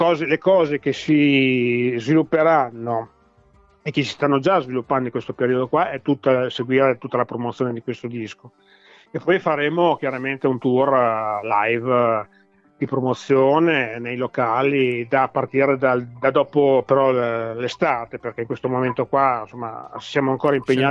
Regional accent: Parma, Emilia-Romagna, Italy; Io sono di Parma, siamo emiliani noi.

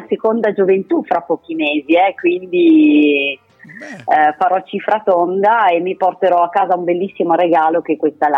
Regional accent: Cuneo, Piedmont, Italy; io sono del Piemonte, sono a Cuneo

